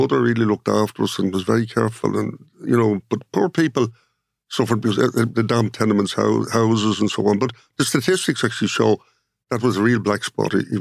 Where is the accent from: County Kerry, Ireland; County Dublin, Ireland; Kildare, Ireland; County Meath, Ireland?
County Dublin, Ireland; Dublin; I was born in the Coombe Hospital, of course, in the Liberties, but we lived in number 3 Corn Market, which is at the top of the 40 steps